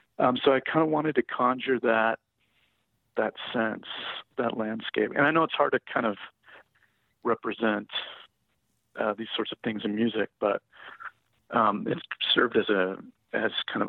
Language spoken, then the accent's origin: English; Los Peñasquitos, California, United States; So I grew up in Los Peñasquitos, California, which is inland San Diego.